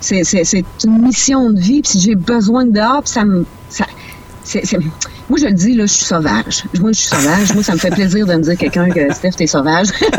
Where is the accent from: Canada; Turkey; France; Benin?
Canada; Colombourg, Quebec; Tu sais, moi, je viens de Colombo, près de la Sarre